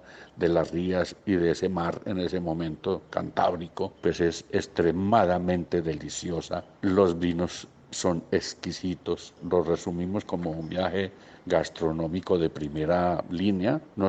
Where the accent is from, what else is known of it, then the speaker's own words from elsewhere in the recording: Colombia; y nosotros dos como colombianos.